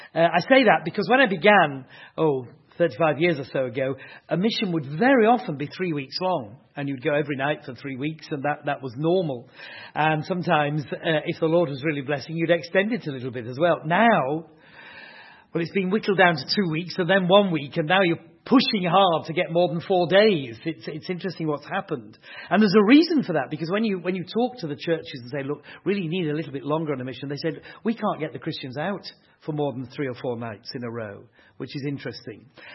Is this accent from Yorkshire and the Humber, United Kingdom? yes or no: yes; Yorkshire and the Humber, United Kingdom; I'm a Yorkshireman. There we are. Born and bred in Yorkshire. I now live about half a mile from where I was born. After all these years, I've not moved very far.